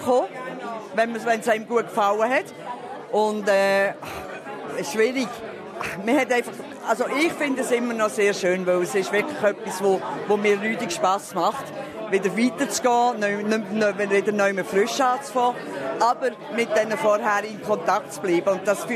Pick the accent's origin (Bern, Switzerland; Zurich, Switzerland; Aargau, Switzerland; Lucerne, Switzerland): Lucerne, Switzerland; Ebersecken; moved away as an adult; now in Sydney, Australia; Ich bin vor 2 Monaten angekommen in Sydney, als die neue Generalkonsulin in Sydney. Ich bin aufgewachsen im Kanton Luzern, Ebersäcke, ein kleines Dörfli, wo niemand kennt.